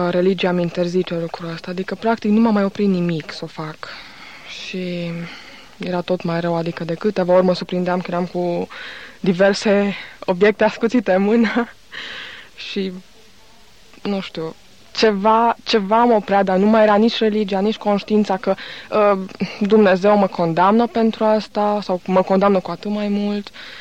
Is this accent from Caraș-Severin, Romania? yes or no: no; Alba Iulia, Alba County, Romania; 19 ani. Sunt studentă la medicină, anul 2 acum. Și vin din Alba Iulia.